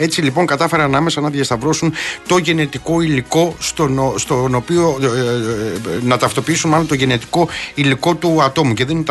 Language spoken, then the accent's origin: Greek; Patras, Western Greece, Greece; εκεί στην πατρίδα μου, στην Πάτρα